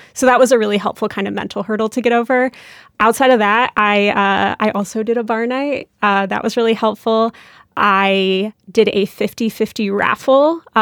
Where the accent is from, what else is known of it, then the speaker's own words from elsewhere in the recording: Oregon, United States; I grew up in Oregon, and my mom, for a lot of my childhood, managed our county food bank.